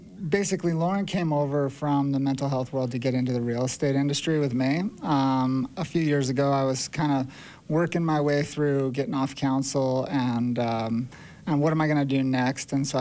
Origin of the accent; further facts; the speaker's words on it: Park City, Utah, United States; I grew up in Park City.